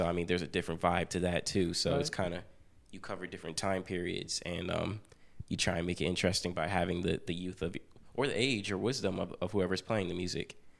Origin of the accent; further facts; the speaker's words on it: Ewing Township, New Jersey, United States; I started playing piano when I was like 6 years old, and I'm from Ewing Township